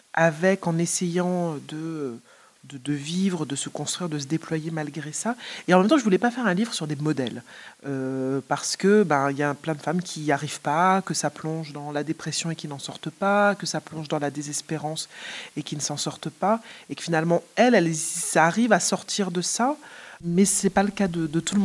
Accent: Martinique; Je suis de Martinique.

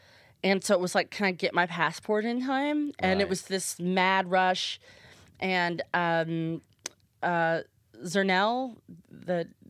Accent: Lexington, Kentucky, United States; Because I'm from Lexington, Kentucky, which has quite a big leather scene.

